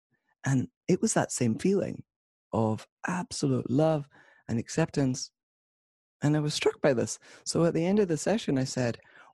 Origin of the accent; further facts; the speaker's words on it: Arbroath, Scotland, United Kingdom; born there; So 45 years ago, I was born in Scotland in a small town called Arbroath. I didn't grow up religious because my parents quit their faith when I was probably about 6.